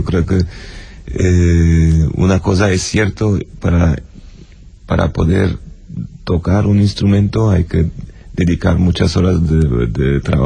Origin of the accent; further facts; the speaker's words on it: Lebanon; moved away; also born or lived in Germany; cuando me fui de Líbano a Alemania, ya no había marcha atrás